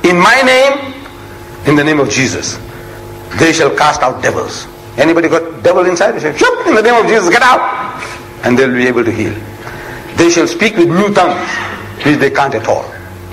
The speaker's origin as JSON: {"language": "English", "country": "India", "second_language": "English", "moved": "yes", "said": "You see, I started all my English education with comics. When I came from India, comics. I was a comic king."}